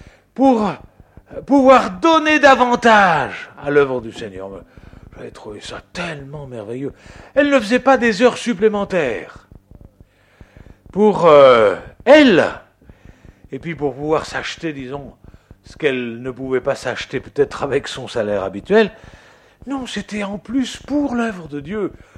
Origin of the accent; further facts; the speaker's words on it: France; Alors chez nous, en France, nous n'avions pas encore tous les 5 ans un contrôle obligatoire de nos véhicules.